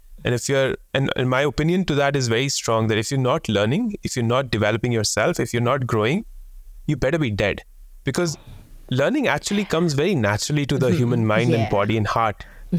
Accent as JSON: {"language": "English", "country": "India", "lives_now": "Melbourne, Australia", "said": "I come from India. We've recently moved here to Melbourne."}